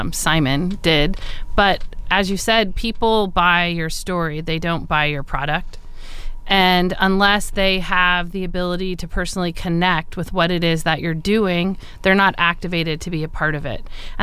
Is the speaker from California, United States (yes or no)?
yes; California, United States; my story is that I was a homeless kid growing up in Orange County.